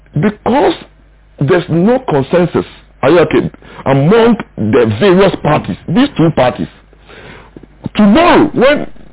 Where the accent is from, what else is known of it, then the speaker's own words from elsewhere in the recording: Ghana; The Ghanaian is not so difficult to govern. Because as a Ghanaian, when I have a job, I have respect for my family.